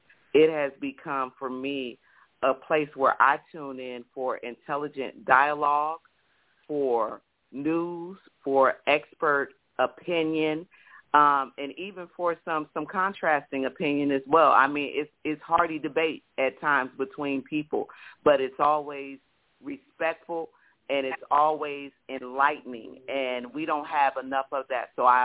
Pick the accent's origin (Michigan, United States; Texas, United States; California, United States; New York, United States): Texas, United States; Waco; I'm saying I'm a girl from Waco. I'm a hometown girl.